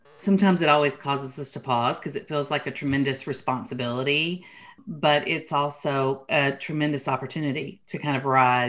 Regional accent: Woodstock, Georgia, United States; And with the recent murders of Asian women in my hometown of Woodstock

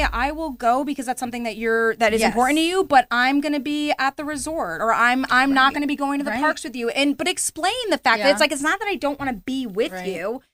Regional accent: United States; Now, I grew up outside of New York City. I'm a Yankee fan.

